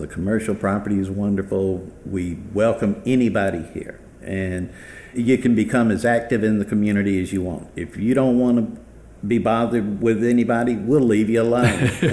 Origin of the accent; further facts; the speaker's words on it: Evans, Georgia, United States; I grew up in Columbia County in Evans, Georgia.